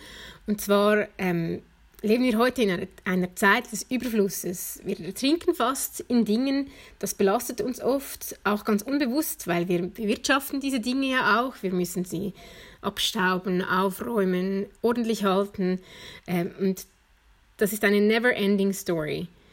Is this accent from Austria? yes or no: no; Nidwalden, Switzerland; Ich bin 34 Jahre alt, ich bin seit diesem Jahr Mutter, ich stamme aus Nidwalden